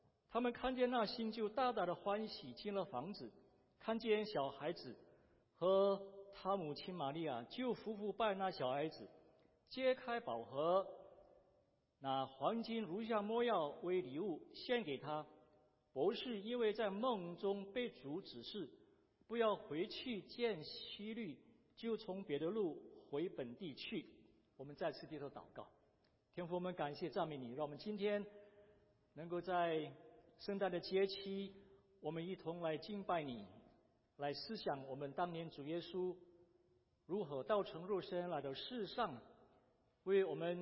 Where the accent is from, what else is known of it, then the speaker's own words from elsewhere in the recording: Indonesia; 我是在印尼出生长大的，我父母亲因为听孙尚杰博士布道而信主的，所以我从小就在基督徒的家庭里长大。